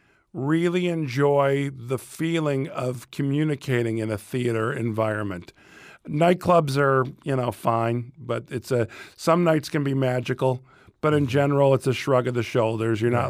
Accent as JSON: {"language": "English", "town": "Morton Grove", "region": "Illinois", "country": "United States", "tie": "born or raised there", "also_born_or_lived": "Chicago", "said": "Because a lot of times, you know, that people get it wrong. I'm from Morton Grove. The Sun-Times, for whatever reason, for a long time, called me Mount Prospect-born"}